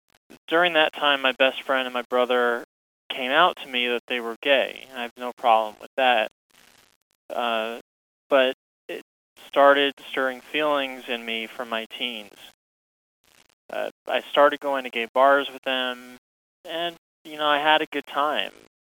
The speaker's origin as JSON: {"language": "English", "region": "Indiana", "country": "United States", "said": "I'm 37 and I'm from Indiana."}